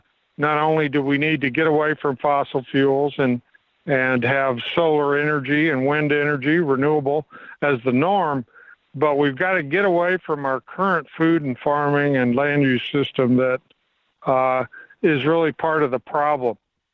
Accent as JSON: {"language": "English", "region": "Texas", "country": "United States", "tie": "born or raised there", "said": "I grew up in Texas, and I became a full-time activist in the late 60s, 1967, to be exact."}